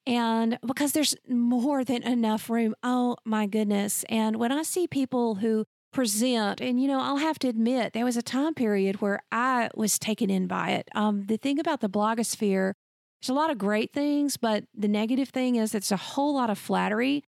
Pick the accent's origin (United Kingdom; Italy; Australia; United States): United States; the South; And yes, that's a Southern colloquialism. And I'm from the South in America, and I'm going to own it.